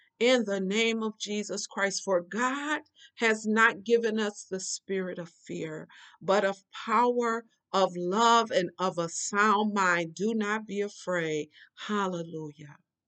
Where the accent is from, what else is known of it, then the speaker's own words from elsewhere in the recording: Michigan, United States; Well, it's noon now where I am. I'm from Michigan, and it is noon right now.